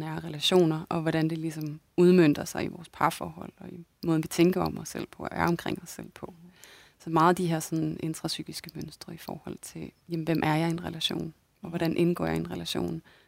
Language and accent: Danish; Aarhus, Central Denmark Region, Denmark; jeg kommer fra Jylland, og nærmere bestemt Aarhus. Mm. Der bor jeg